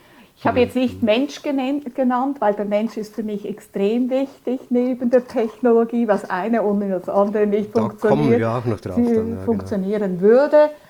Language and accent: German; Switzerland; German is a second language; also born or lived in Galicia, Spain; ich bin Spanierin aus Ursprung, Galizien, aber in der Schweiz aufgewachsen, man hört an meinem Akzent.